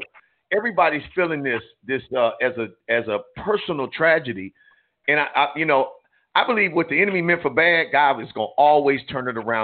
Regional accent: Compton, California, United States; I'm from Compton, so that's home for me. But I work all over

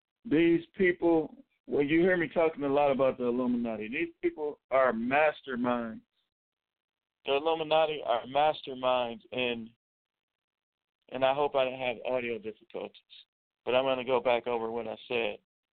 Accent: Milwaukee, Wisconsin, United States; For those of you that didn't know, I am from Milwaukee, Wisconsin.

